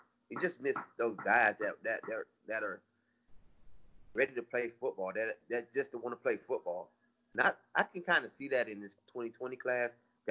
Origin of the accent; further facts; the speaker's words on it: Miami, Florida, United States; As a kid growing up in Miami, playing Ultimates on those Saturdays when Miami and Florida State were playing